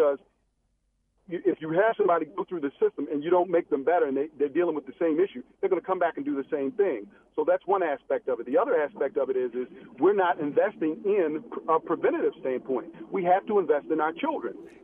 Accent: Baltimore, Maryland, United States; Having been born and raised in Baltimore City and my beginnings and how I got to where I am, I have not forgotten what Baltimore has done for me

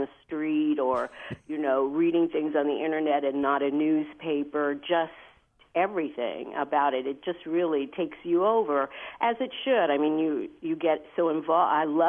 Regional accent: Midwest, United States; moved away as an adult; now in Mississippi, United States; I grew up in the civil rights era, and I grew up in the Middle West, but I had an idea of what Mississippi was.

